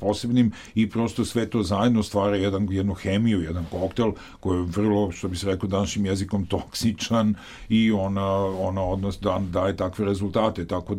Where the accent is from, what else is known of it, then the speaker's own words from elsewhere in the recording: Belgrade, Serbia; Da, ja sam odrastao na Dedinju.